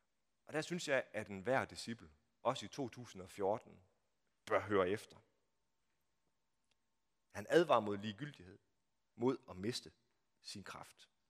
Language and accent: Danish; Strandby, North Denmark Region, Denmark; I mine unge dage, så var der blandt de unge i Strandby, hvor jeg kommer fra